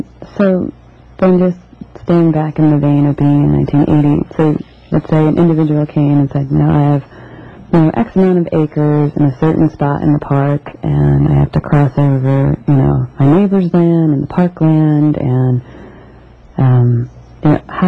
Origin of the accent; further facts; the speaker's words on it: Michigan, United States; I'm from Michigan, so.